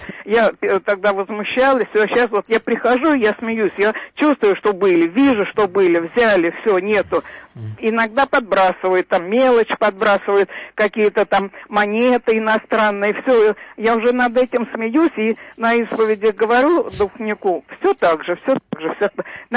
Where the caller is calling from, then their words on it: Moscow, Russia; из Москвы.